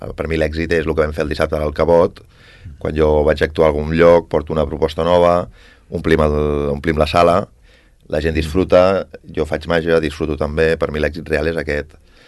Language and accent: Catalan; Sabadell, Catalonia, Spain; No, soc de Sabadell.